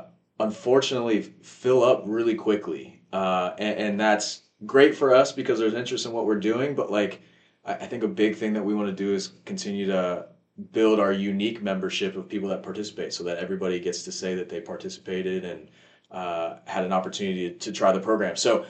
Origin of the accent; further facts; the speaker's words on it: East Coast, United States; I'm from the East Coast originally.